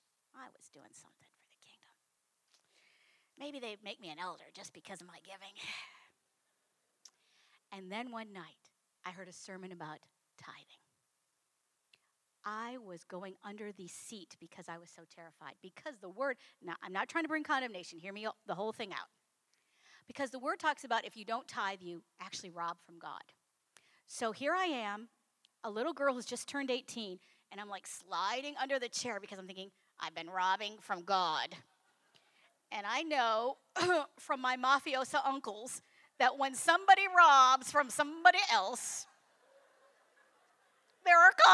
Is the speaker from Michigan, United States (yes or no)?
yes; Detroit, Michigan, United States; I'm from Michigan, Detroit. Probably some of my uncles really do know where Jimmy Hoffa is.